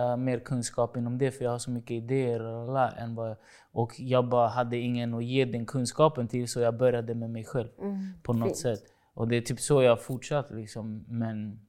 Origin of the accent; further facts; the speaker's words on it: Stockholm, Stockholm County, Sweden; jag kommer från Rinkeby, så där har folk, du vet, det är kanske en fattigare område.